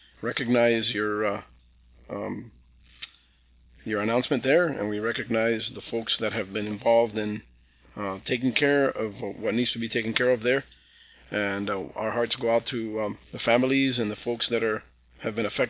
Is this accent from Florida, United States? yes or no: yes; Miami, Florida, United States; I am from Miami, Florida.